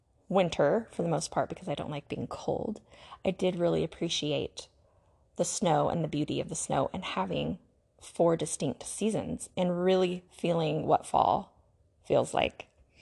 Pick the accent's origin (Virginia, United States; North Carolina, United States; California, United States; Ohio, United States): California, United States; moved away as an adult; now in Utah, United States; I grew up in California and in Southern California, where there are not really seasons very much.